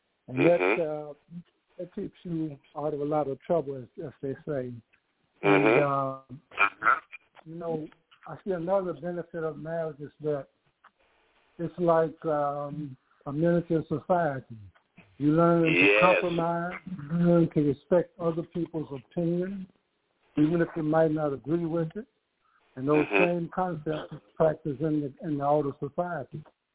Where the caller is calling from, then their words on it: Wentzville, Missouri, United States; from Wentzville, Missouri.